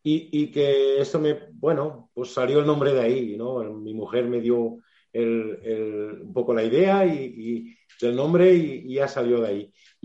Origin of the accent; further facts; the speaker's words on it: Catalonia, Spain; yo me crié en el Delta del Ebro y encima no me crié en el núcleo urbano, sino me crié en las afueras, muy lejos, o sea, a unos cuantos kilómetros del núcleo urbano, y en los 80